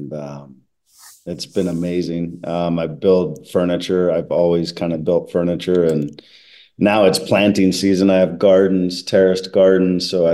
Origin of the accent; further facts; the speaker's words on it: North Carolina, United States; also born or lived in Virginia; No, I was born in Virginia, in the mountains of Virginia. And then kind of raised all over until I was about 10. And then I was in North Carolina until I went to NYU.